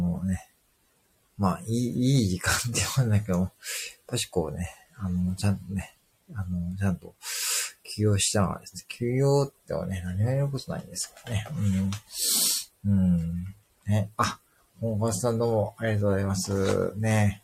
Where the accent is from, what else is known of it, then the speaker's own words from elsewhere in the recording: Osaka, Japan; 地元の大阪民としてはですね。